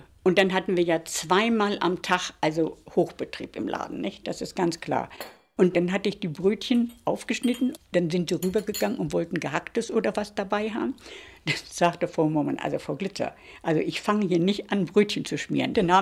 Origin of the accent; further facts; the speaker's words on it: Goslar, Lower Saxony, Germany; also born or lived in Celle; now in Wolfsburg, Germany; ich komme aus Goslar, der alten Stadt, bin nach Celle gezogen, die alte Stadt.